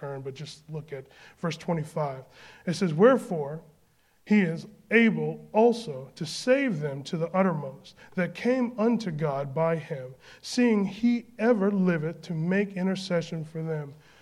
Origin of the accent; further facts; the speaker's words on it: United States; because I'm American and I enjoy being American.